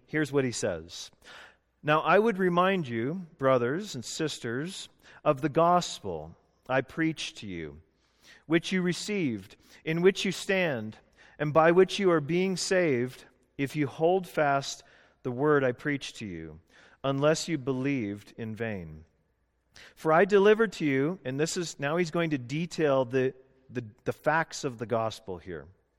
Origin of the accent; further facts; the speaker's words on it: Canada; I grew up in Canada. I know what pine needles are.